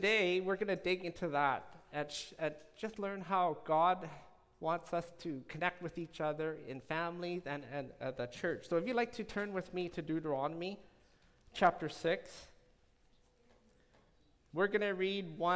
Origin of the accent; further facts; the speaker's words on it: Vancouver, British Columbia, Canada; I was born and raised in Vancouver.